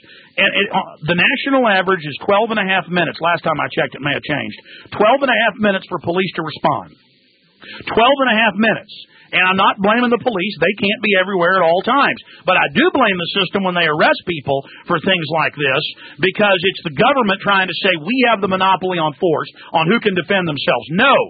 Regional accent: Dallas, Texas, United States; I've had my house robbed many years ago growing up in Dallas. Our house got robbed 2 or 3 times, my parents.

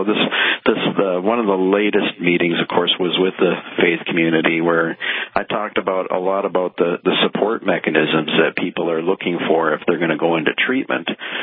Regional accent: Fargo, North Dakota, United States; I think you said I'm from Mandan, but I'm from Fargo.

